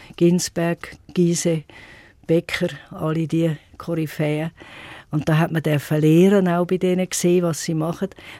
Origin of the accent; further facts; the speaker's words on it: Zurich, Switzerland; Und ich bin dann zuerst in Albisrieden und nachher am See oben. Meine Eltern hatten noch ein Restaurant. Bin ich dort oben noch aufgewachsen und in die Schule bis dann noch zur Konfirmation.